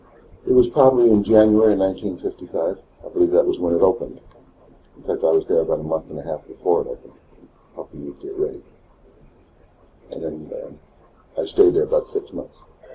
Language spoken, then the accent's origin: English; Bronx, New York, United States; born there; moved away as an adult; now in Las Vegas, United States; I was born in the Bronx, New York, on December 20th, 1924.